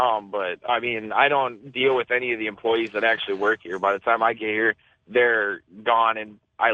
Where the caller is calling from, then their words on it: Minnesota, United States; I'm calling from Minnesota.